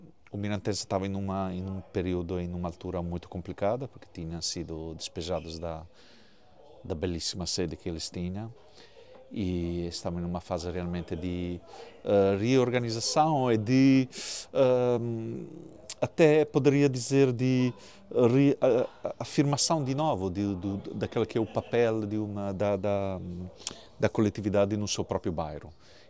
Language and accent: Portuguese; Italy; Portuguese is a second language; sou italiano, nasci o dia 8 de fevereiro de 1969.